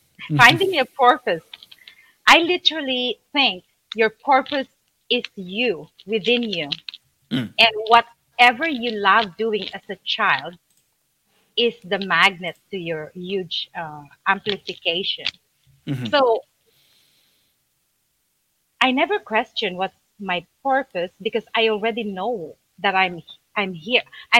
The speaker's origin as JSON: {"language": "English", "country": "Philippines", "said": "They come to me because they know I'm Filipino."}